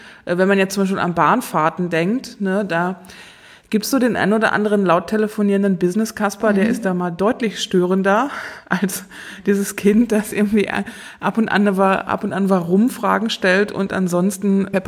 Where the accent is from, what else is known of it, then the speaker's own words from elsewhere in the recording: West Germany, Germany; ich bin zwar im Westen aufgewachsen, aber da war es so in den 80ern auch so